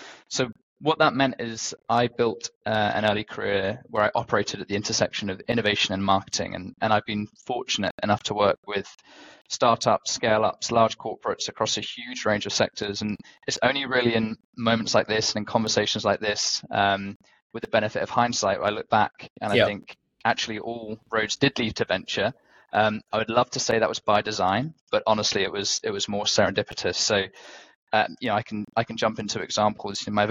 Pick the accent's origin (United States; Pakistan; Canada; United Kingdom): United Kingdom; London; was born and raised in London, and as you can probably tell, it's still home for me today. I live in the southeast of the city with my wonderful wife